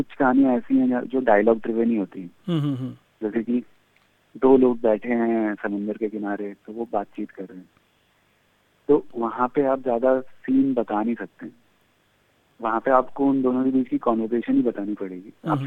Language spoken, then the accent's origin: Hindi; Kolkata, West Bengal, India; also born or lived in Durgapur; मैं कलकत्ता में था, मेरा होम टाउन कलकत्ता है, दुर्गापुर है, उस तरफ ही ट्रैवल किया था।